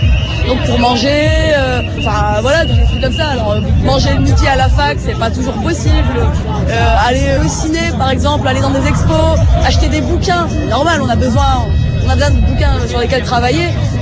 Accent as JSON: {"language": "French", "region": "Hauts-de-France", "country": "France", "said": "je suis pas de région parisienne, moi je viens du Nord-Pas-de-Calais. Bon, mine de rien, même si je vivais à Lille, quand j'étais à la fac à Lille"}